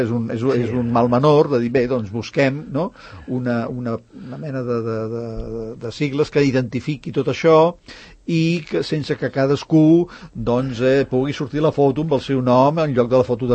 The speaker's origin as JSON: {"language": "Catalan", "region": "Catalonia", "country": "Spain"}